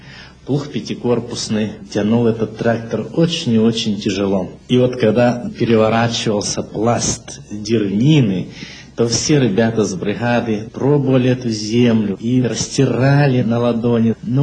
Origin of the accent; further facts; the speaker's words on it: Zaporizhzhia Oblast, Ukraine; now in Kazakhstan; Все-таки мы с Украины, с Запорожской области. И наши места утопают в зелени.